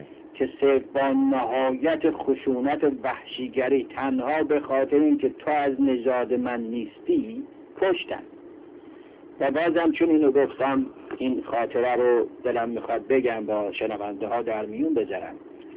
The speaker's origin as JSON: {"language": "Persian", "country": "Iran", "said": "میبینید که آبشخور همه ما یکیست و همه ما ایرانی هستیم"}